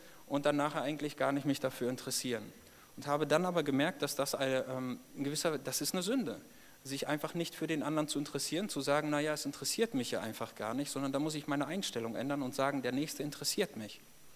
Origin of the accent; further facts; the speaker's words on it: Paderborn, North Rhine-Westphalia, Germany; Ich bin in der Gemeinde in Paderborn dort groß geworden, von klein auf.